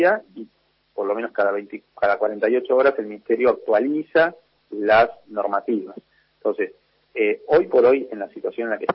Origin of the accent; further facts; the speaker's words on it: Argentina; porque somos argentinos